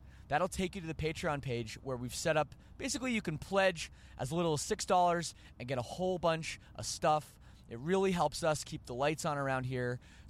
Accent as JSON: {"language": "English", "country": "Canada", "said": "see, I'm Canadian and we say some weird things."}